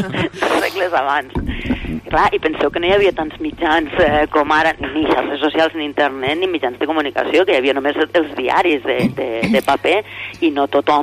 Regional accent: Catalonia, Spain; Soc lleidatana d'adopció, més concretament del Baix Segre, que jo defenso sempre la terra. Evidentment la meva família és navarresa i és aragonesa, i jo vaig arribar aquí de petita.

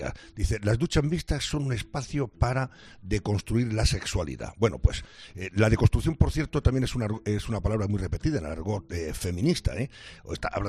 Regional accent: Andalusia, Spain; y yo como andaluz lo repruebo totalmente

